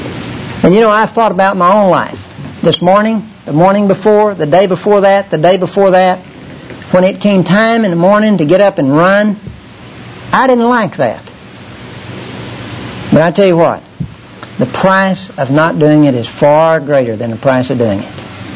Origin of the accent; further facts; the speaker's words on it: Littlefield, Texas, United States; About 3 weeks ago, I was visiting out my hometown, Littlefield, Texas. My parents are getting rather old.